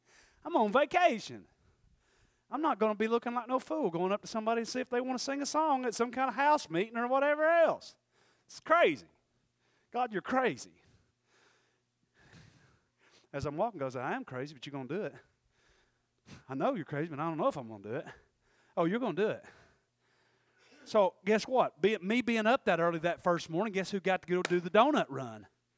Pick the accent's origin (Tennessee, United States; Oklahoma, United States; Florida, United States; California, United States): Tennessee, United States; He goes, where are you from? I'm from Tennessee.